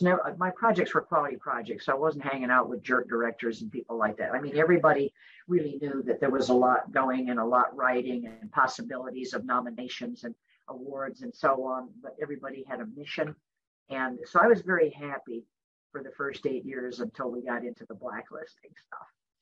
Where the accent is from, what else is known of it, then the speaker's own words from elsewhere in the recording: Andover, New York, United States; I'm from Andover, New York.